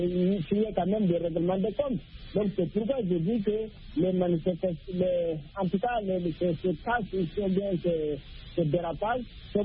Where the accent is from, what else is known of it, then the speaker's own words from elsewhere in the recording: Guinea; surtout dans mon pays d'origine, la Guinée-Conakry